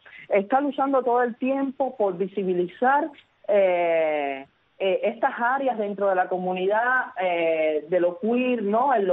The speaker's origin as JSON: {"language": "Spanish", "town": "Sagua la Grande", "region": "Villa Clara", "country": "Cuba", "lives_now": "Havana, Cuba", "said": "vengo de provincia, lo sabes, soy de Sahuala Grande, aunque radico actualmente en La Habana."}